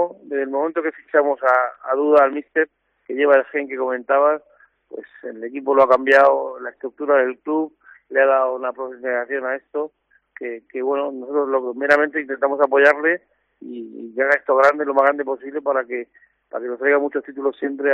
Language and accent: Spanish; Cartagena, Region of Murcia, Spain; somos cartageneros y queremos estar aquí